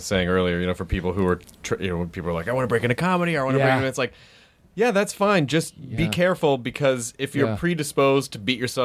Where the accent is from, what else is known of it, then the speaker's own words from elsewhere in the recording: Louisville, Kentucky, United States; born there; I was born in Louisville, Kentucky.